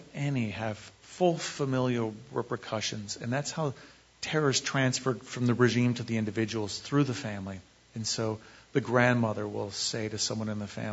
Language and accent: English; Santa Barbara, California, United States; born there; I was born in Santa Barbara, not Seoul, you know